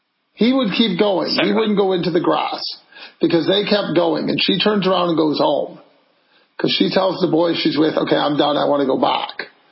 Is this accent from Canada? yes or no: yes; Canada; This is not maple glazed. I can't have this. I'm Canadian.